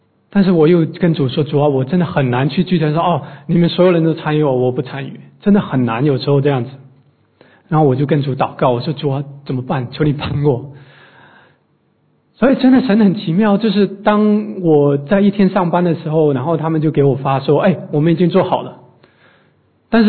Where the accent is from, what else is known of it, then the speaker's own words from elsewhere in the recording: China; 因为我们中国人很喜欢吃火锅